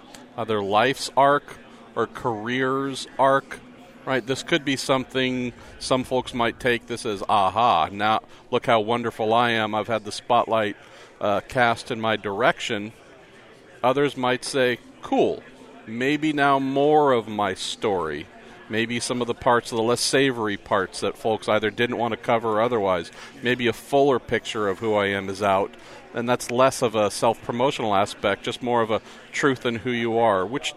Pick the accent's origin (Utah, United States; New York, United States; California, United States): California, United States; from where you and I are from in the Bay Area